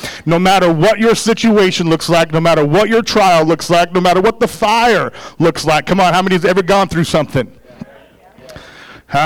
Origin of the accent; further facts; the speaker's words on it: Arizona, United States; And for those that don't know us, we are from Arizona. Don't hold it against us.